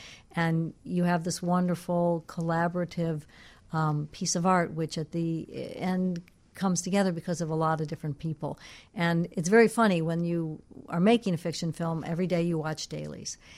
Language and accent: English; Midwest, United States; So, you know, we're from the Midwest, and we just are good, solid filmmakers, right?